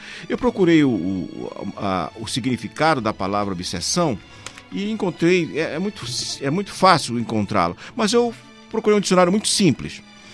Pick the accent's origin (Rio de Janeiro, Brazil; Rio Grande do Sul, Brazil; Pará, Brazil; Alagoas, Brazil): Pará, Brazil; Bragança; eu sou natural da cidade de Bragança, interior do estado do Pará, uma cidade que explora, essa cidade é litorânea